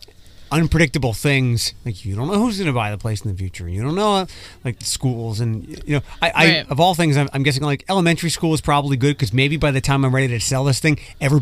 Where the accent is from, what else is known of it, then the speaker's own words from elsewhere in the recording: Philadelphia, Pennsylvania, United States; I lived in the city, but not, like, Philadelphia is different than a place like Detroit.